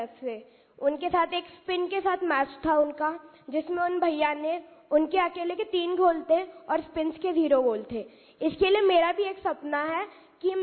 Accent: Pune, Maharashtra, India; मैं महाराष्ट्र में रहने वाला एक बच्चा हूँ। मैं पुणे से आया हूँ।

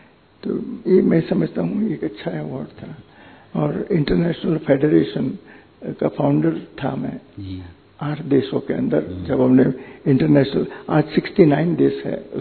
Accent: Palanpur, Gujarat, India; और उस समय पालनपुर के अंदर जहाँ मेरा वतन था वहाँ पानी बहुत कम होता था

